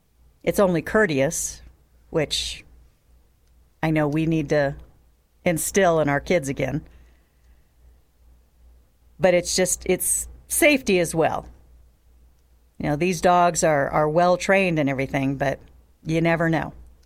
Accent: California, United States; now in Nevada, United States; I know, I came from California. But I left all that garbage behind. I came here as a Republican, and I will live and die here as a conservative Republican.

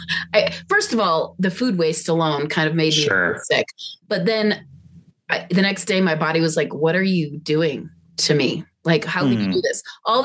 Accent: Midwest, United States; now in Santa Fe, United States; You know, I grew up after we moved home from the overseas, I grew up in the Midwest.

